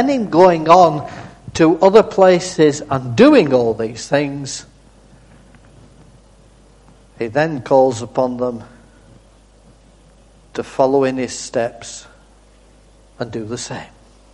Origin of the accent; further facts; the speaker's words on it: England, United Kingdom; I can't interpret it because I'm English, so I understand imperial measurements.